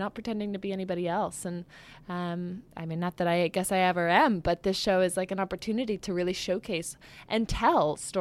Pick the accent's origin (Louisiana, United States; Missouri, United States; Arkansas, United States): Missouri, United States; St. Louis; growing up in St. Louis and just not having any access to New York City